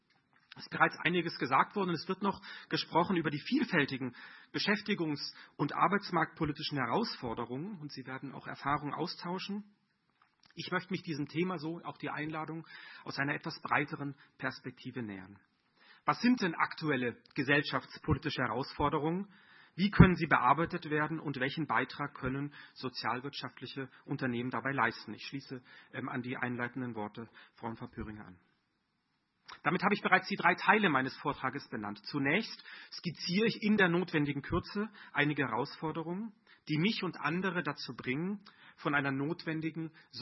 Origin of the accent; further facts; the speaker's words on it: Mainau, Baden-Württemberg, Germany; ich komme vom Bodensee, bin in der mittelständischen Gastronomie aufgewachsen auf der Insel Mainau